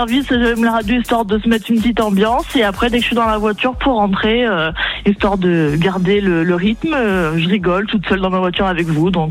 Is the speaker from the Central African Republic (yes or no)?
no; Aix-en-Provence, Provence-Alpes-Côte d'Azur, France; je suis d'Aix-en-Provence